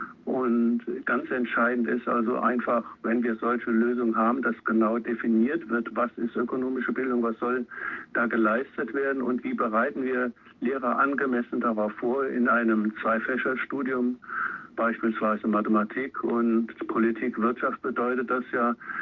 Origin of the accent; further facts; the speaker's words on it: Lower Saxony, Germany; bin ja Niedersachse und möchte das Land eigentlich nicht zu sehr loben